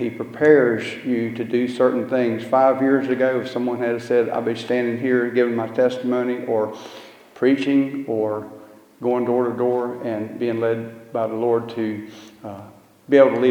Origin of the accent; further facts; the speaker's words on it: New Bern, North Carolina, United States; I'm from New Bern, North Carolina, which is about 30 miles from the ocean.